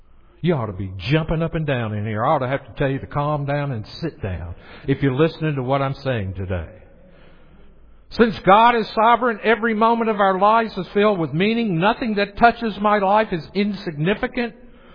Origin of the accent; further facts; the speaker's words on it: the South, United States; But this world ain't ending. Sorry to use that. I'm from the South.